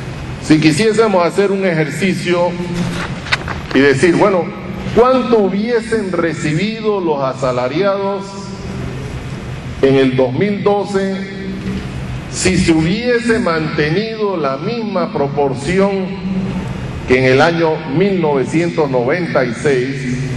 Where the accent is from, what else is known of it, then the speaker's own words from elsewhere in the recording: Panama; somos más panameños también